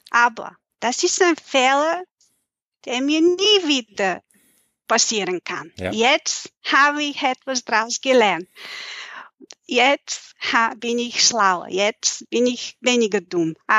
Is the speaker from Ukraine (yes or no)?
no; Bulgaria; weil ich arbeite in englischer, deutscher, russischer Sprache. Ich bin Bulgarin.